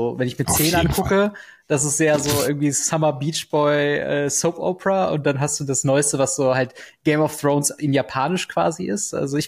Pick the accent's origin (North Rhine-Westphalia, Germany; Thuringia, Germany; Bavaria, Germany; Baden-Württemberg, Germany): North Rhine-Westphalia, Germany; Siegen; also ich komme aus Siegen, für die Leute, die es noch nicht kennen, bei NRW, so eine kleinere Stadt.